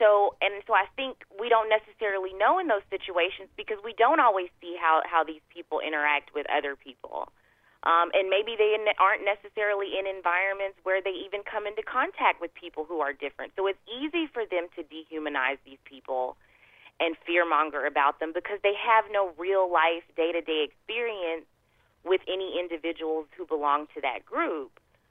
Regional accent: Southern United States, United States; again, as a Southerner, I do think that people know where the color line falls.

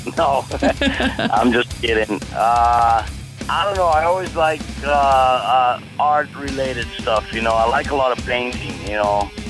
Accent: Brazil; we're from Brazil

